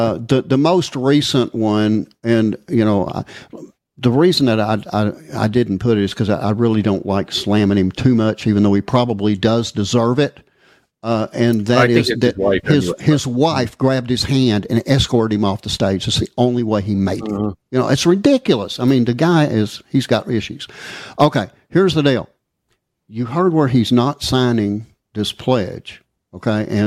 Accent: Texas, United States; I'm from Texas. Okay, I was born in Texas, and I'm not swearing an oath to Illinois under any circumstances whatsoever.

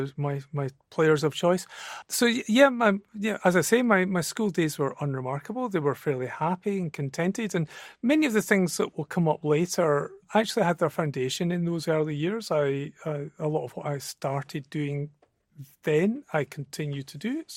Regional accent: Edinburgh, Scotland, United Kingdom; I was born and raised in Edinburgh, and all my education took place there.

